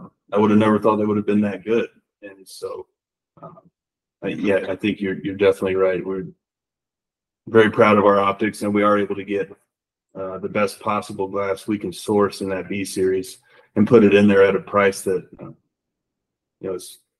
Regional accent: Jacksonville, Florida, United States; I grew up in just outside of Jacksonville, Florida.

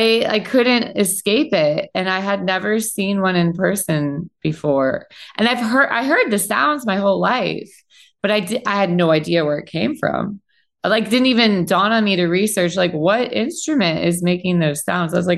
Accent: Ohio, United States; I grew up in Ohio and, there's kind of a lot of that going on.

